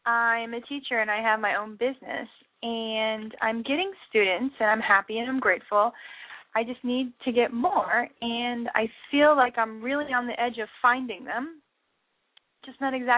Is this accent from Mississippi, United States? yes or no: no; Florida, United States; I'm from Florida.